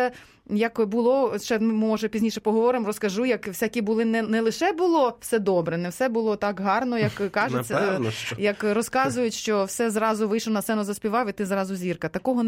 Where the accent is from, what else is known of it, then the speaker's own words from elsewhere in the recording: Ternopil, Ternopil Oblast, Ukraine; born there; Я ж народилася в Тернополі.